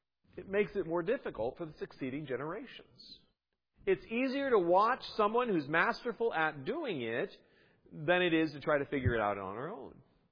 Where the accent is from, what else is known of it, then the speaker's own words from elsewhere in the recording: Washington, United States; I grew up in Washington State, and my mom had when I was growing up, my mom would talk about skiing.